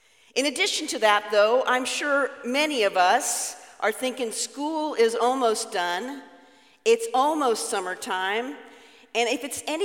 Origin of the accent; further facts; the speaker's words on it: California, United States; Growing up in Southern California, we camped a lot.